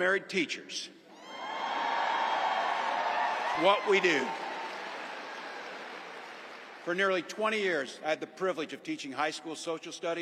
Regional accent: Butte, Nebraska, United States; also born or lived in West Point, Nebraska; I was born in West Point, Nebraska. I lived in Butte, a small town of 400, where community was a way of life. Growing up, I spent the summers working on the family farm.

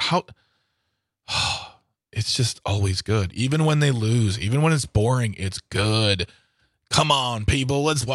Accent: Milwaukee, Wisconsin, United States; You know, I grew up in Milwaukee.

